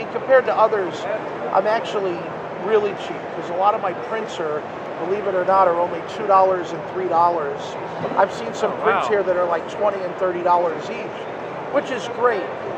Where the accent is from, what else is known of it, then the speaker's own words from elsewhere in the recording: California, United States; a little boy growing up in California, I would bring $20 to a comic book convention and come out with a huge sack of comics.